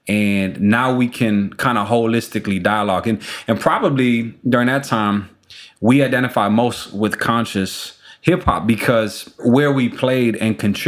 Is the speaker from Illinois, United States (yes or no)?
yes; Chicago, Illinois, United States; If it's political stuff, I mean, we're from Chicago. Think about it.